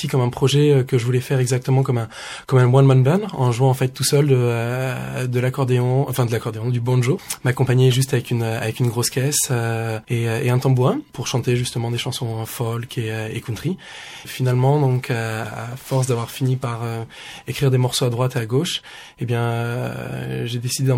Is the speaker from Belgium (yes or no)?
no; France; Vu qu'on est français, des fois la country, on a un petit peu une image un petit peu cliché de tout ça.